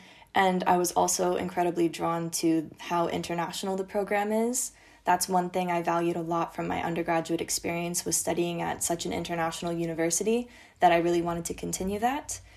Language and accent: English; United States; and I'm from the United States.